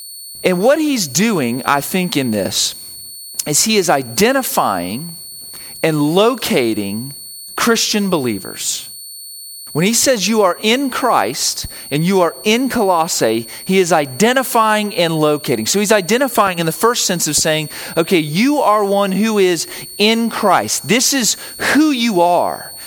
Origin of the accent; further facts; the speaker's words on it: the South, United States; I never really understood how being a Southerner, where I lived, affected everything that I thought about the world. But I move up north and they would constantly make fun of me. Just about like the way that I would talk